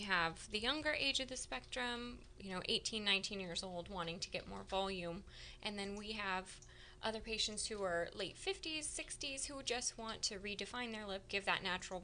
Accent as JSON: {"language": "English", "town": "Santa Rosa", "region": "California", "country": "United States", "tie": "born or raised there", "said": "I grew up in Santa Rosa, family business out in Sebastopol."}